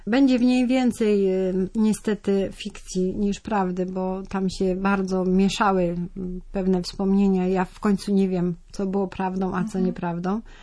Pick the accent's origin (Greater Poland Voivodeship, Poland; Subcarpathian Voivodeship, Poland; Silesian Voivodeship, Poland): Silesian Voivodeship, Poland; w dużej mierze książka będzie się działa na Śląsku, skąd pochodzę.